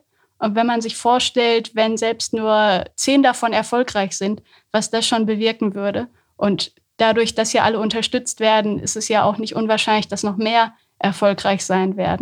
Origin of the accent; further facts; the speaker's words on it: Höxter, North Rhine-Westphalia, Germany; Aus Höxter.